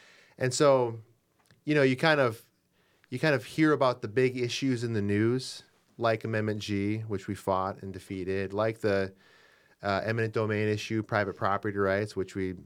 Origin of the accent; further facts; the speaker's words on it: Dell Rapids, South Dakota, United States; I was born in Yankton.